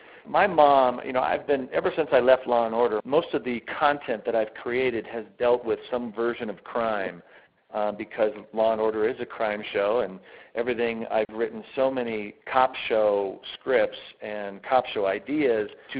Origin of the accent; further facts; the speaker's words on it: Las Vegas, Nevada, United States; I grew up in Las Vegas, Nevada, and played in the band and did a lot of theater and also played sports.